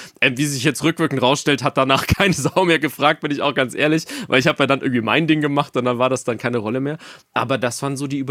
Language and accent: German; Ingolstadt, Bavaria, Germany; ich komme ursprünglich aus Ingolstadt